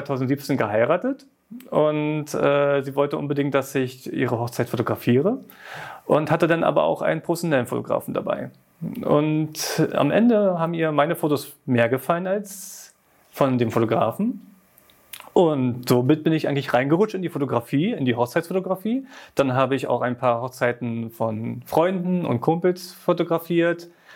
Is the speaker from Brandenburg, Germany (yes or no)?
yes; Neuruppin, Brandenburg, Germany; moved away as an adult; now in Berlin, Germany; ich bin nicht in Berlin aufgewachsen, ich bin in Neuruppin aufgewachsen, in Brandenburg und da bin ich dann mit 18 nach Berlin gezogen. Wegen der Liebe und wegen dem Job. Und in Berlin wohne ich momentan in Tegel.